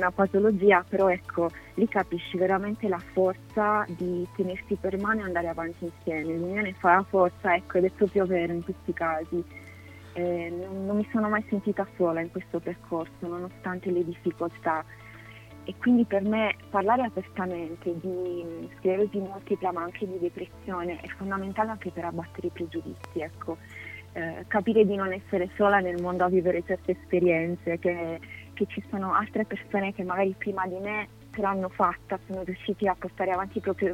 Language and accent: Italian; Sardinia, Italy; volevo salutarvi con un saluto in gallurese, che è il dialetto che si parla nella mia terra